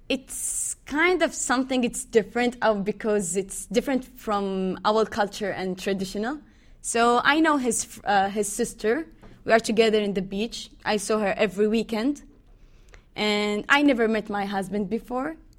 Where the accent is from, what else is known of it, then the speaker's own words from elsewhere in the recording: Jeddah, Makkah Province, Saudi Arabia; English is a second language; I'm from Jeddah. I think Jeddah, it's more freedom.